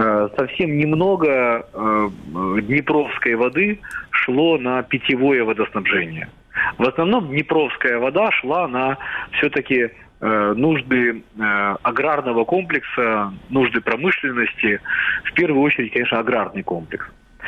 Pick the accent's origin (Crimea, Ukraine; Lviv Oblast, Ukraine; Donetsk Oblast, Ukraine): Crimea, Ukraine; moved away as an adult; я рассуждаю как крымчанин, патриот Украины, который переехал в Украину в связи со своими политическими взглядами, мне запрещен въезд в Крым.